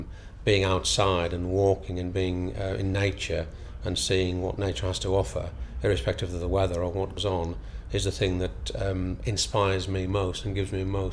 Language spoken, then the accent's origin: English; North West England, United Kingdom; my family, I come from Cumberland, or Cumbria as it's now called, and my family are farmers from the Northern Lake District.